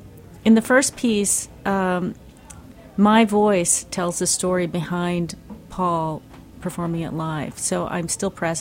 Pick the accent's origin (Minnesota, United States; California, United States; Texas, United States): Texas, United States; Pasadena; I decided that I would tell the story about how I became an artist growing up in Pasadena, Texas, in my wacky Catholic church and what happened there.